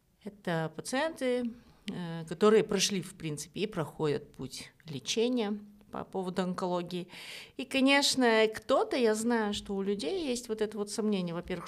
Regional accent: Almaty, Kazakhstan; премьера у нас была в Алма-Ате, и там было немного проще, потому что все-таки мы в родном городе

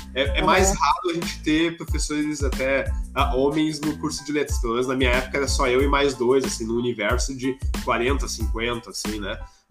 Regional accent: Brazil; E é legal também de a gente assistir como brasileiro e como professor, né, de língua portuguesa

